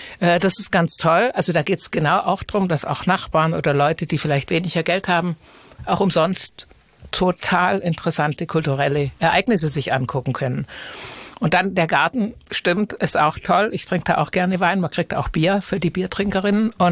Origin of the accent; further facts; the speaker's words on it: Southern Germany, Germany; Genau, ich komme ja aus Süddeutschland und da sind ja die Biergärten quasi die Attraktion des Sommers.